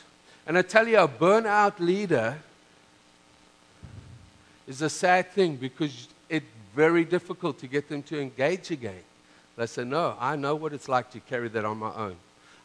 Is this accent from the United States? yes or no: no; Canada; See, I'm a Canadian too, eh?